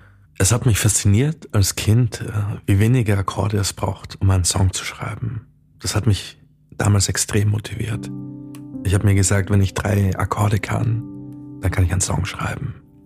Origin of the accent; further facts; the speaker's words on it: Vienna, Austria; das hier ist mein Podcast, den ich ins Leben rufe. Und kurz zu mir, ich bin 31 Jahre alt, ich komme aus Wien.